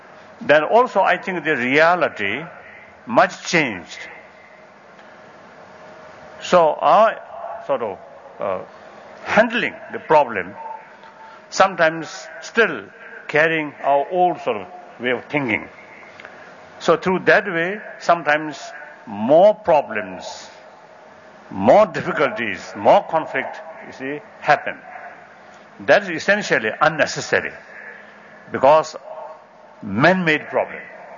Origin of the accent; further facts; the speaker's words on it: Tibet, China; I come from Tibet, but some people almost have to consider Tibet as a mysterious land, or sometimes people call it Shangri-La or something.